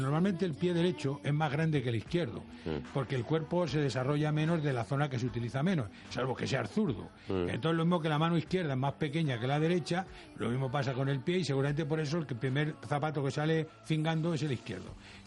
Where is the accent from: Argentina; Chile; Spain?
Spain; Castilla-La Mancha; en la zona esta de donde yo soy, que son las cercanías de Toledo